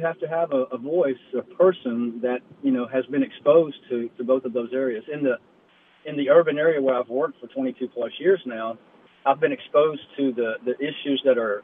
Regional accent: Nashville, Tennessee, United States; also born or lived in Lebanon / Murfreesboro; And born and raised in Donelson, and I'm a Nashvilleian, obviously. But I've lived in Lebanon. We lived in Murfreesboro for about a decade.

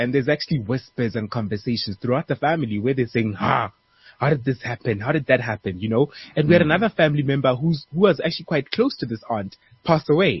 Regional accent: QwaQwa, Free State, South Africa; So I come from the Free State, as you guys know by now. I come from Kwakwa

